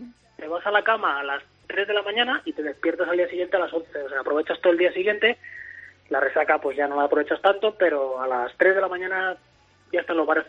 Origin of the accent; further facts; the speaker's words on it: Madrid, Community of Madrid, Spain; Yo soy de Madrid, yo soy nacido en Madrid.